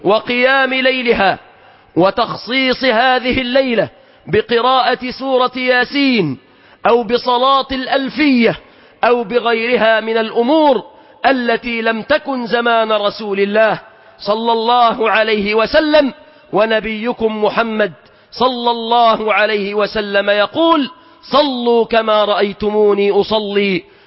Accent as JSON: {"language": "Arabic", "country": "Egypt", "said": "بلادنا مصر"}